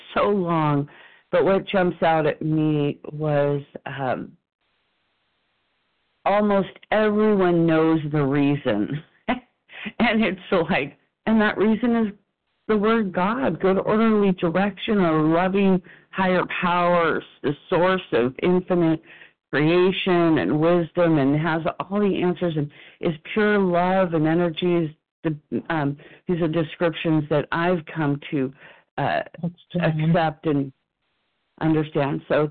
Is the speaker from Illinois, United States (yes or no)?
no; California, United States; and I'm living in my home state of California.